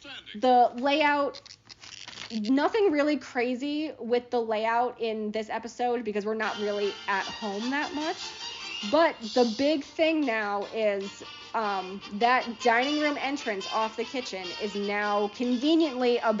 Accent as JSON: {"language": "English", "region": "Connecticut", "country": "United States", "said": "So, anyway, again … from Connecticut."}